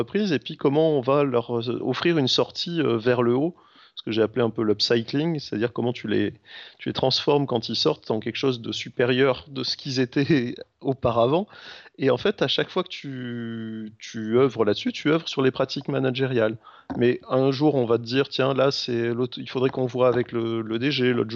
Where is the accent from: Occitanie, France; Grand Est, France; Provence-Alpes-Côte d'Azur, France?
Provence-Alpes-Côte d'Azur, France; D'où je viens? Je suis un pur produit des Hautes-Alpes. Les Alpes vraies, 300 jours de soleil par an.